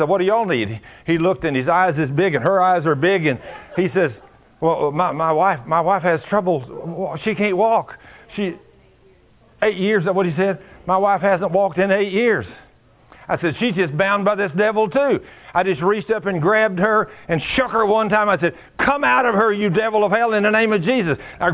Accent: Texas, United States; they're Norwegian and I'm Texas English.

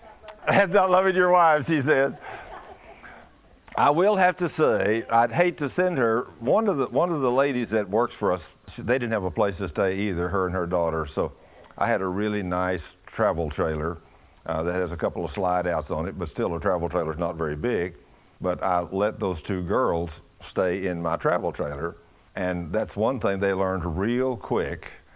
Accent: Texas, United States; if you've ever been to Texas, you know where I come from. I'm from Texas. And I'm not ashamed of that.

